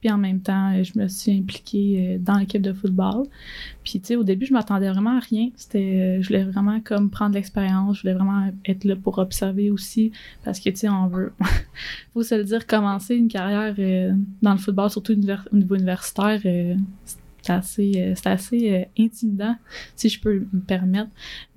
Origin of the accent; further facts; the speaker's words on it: Valleyfield, Quebec, Canada; 22 ans, je viens de la ville super belle de Valleyfield, qui est dans le sud-ouest. J'ai fait mon cégep là-bas, en fait, avec le Noir